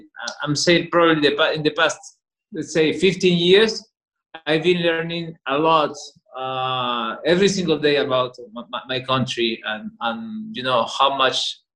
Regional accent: Lima, Peru; And I was doing my thing in Peru, in Lima.

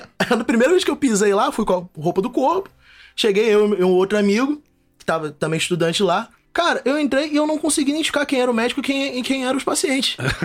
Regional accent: Rio de Janeiro, Brazil; Aqui, nascido e criado aqui no Rio de Janeiro.

